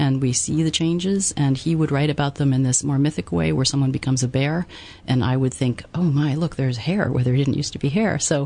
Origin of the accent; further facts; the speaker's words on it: Australia; also born or lived in Washington / Los Angeles / South America; because I was from Australia and white Australians had come from elsewhere, and I could trace my family back only a couple generations. And, you know, and then growing up in Washington and in Los Angeles and in South America, I did not know where home would be.